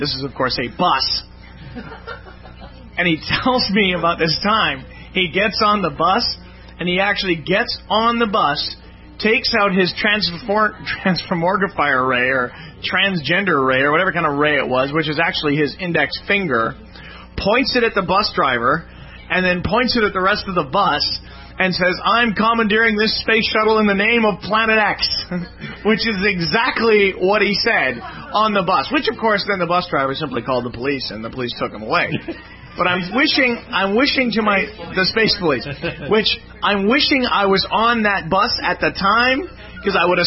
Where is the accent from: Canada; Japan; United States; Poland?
Canada; Besides, I'm from Canada. There's only 26 million of us up here.